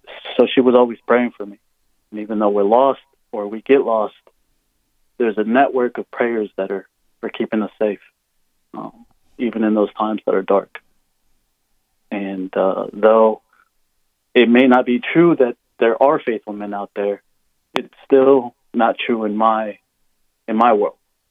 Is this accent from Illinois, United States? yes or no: yes; Normal, Illinois, United States; I'm a 29-year-old Mexican-American male, and I don't know my biological father. And I was raised in Normal, Illinois.